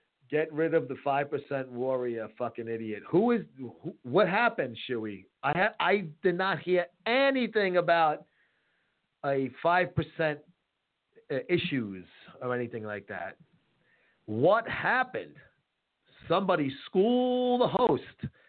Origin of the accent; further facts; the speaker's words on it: New York, United States; I love what he said over the weekend in my hometown, Long Island.